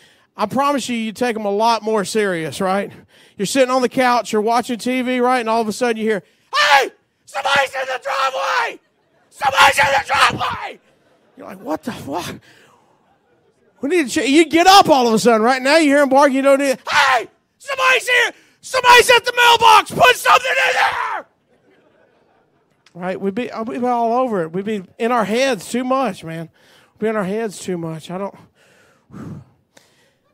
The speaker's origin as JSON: {"language": "English", "region": "Alabama", "country": "United States", "said": "I'm from Alabama, so let me put it to you this way."}